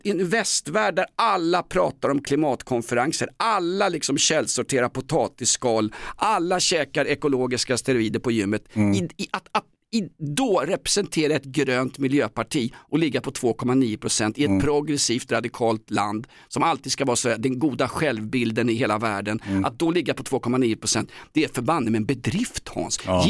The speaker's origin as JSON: {"language": "Swedish", "country": "Sweden", "said": "vi kräver som svenska medborgare, trots att vi är samer, öst- och västsamer, sjösamer, fiskesamer och sälsamer"}